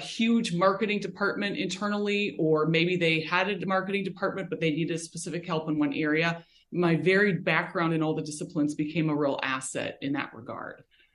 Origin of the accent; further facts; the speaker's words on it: Midwest, United States; I grew up in the Midwest and actually graduated from college with a communications and marketing degree way back in the day.